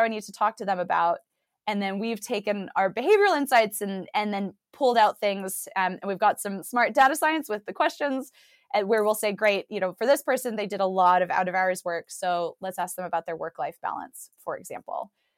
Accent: United States; But you can tell from my accent, I'm from the States, and it's such a big market that we're really investing in that one now too.

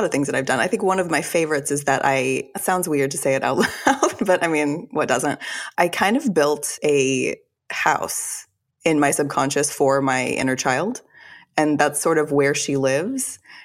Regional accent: Fort Worth, Texas, United States; The relevant parts are I was raised in Fort Worth, Texas, in a conservative Jewish family, and I was also raised by a single mother.

